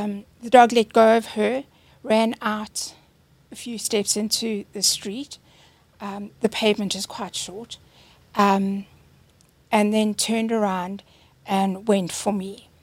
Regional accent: Alberton, Gauteng, South Africa; I'm from Alberton.

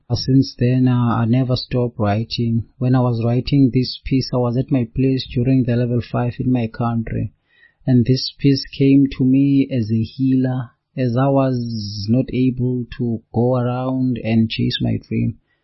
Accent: Eastern Cape, South Africa; I'm from South Africa at Eastern Cape.

